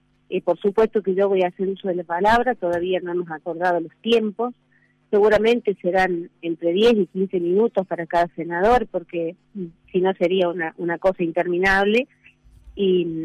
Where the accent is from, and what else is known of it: Argentina